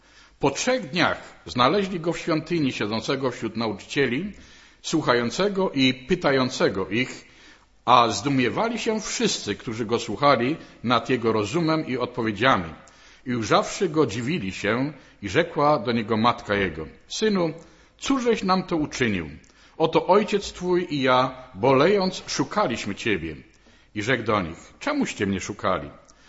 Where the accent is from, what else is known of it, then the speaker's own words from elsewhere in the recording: Silesian Voivodeship, Poland; now in Kołobrzeg, Poland; od 1978 roku jestem pastorem zboru w Kołobrzegu, ale urodziłem się na drugim końcu Polski, to znaczy na Śląsku. Tam się wychowałem w rodzinie ludzi wierzących.